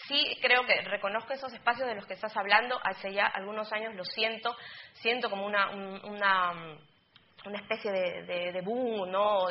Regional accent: Spain; Es verdad, como español también te toca hablar de decadencia, ¿no?

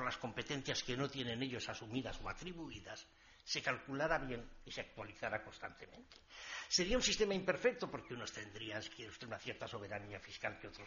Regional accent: Navarre, Spain; Yo soy navarro, y empecé mi carrera política en el País Vasco

